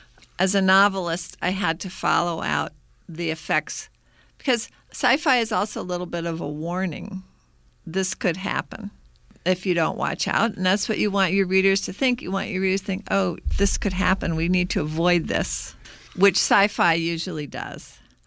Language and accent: English; St. Louis, Missouri, United States; Now, I grew up in St. Louis. What's the biggest company in St. Louis? It ain't Budweiser. It's Monsanto.